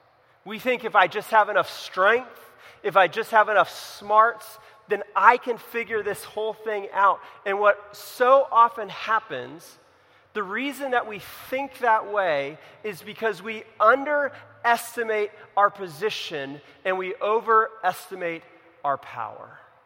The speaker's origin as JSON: {"language": "English", "region": "California", "country": "United States", "tie": "born or raised there", "said": "And I grew up in California. There's a lot of fires in the forest constantly"}